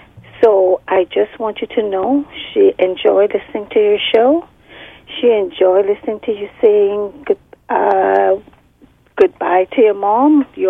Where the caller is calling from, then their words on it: Toronto, Ontario, Canada; Toronto, Scarborough.